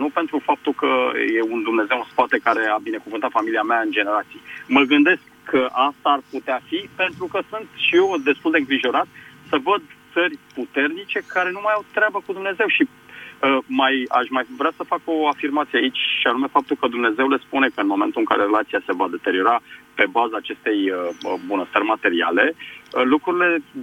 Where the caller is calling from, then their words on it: Bucharest, Romania; sunt din București.